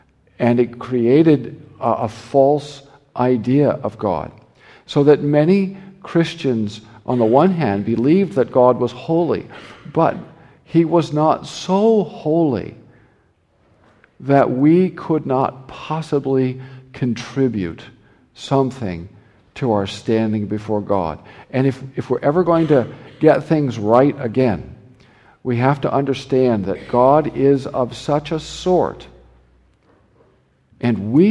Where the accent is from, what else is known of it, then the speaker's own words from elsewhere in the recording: Nebraska, United States; now in California, United States; So I'm not a Californian. I live there, but I'm not one of them. I'm an exile. I'm really from Nebraska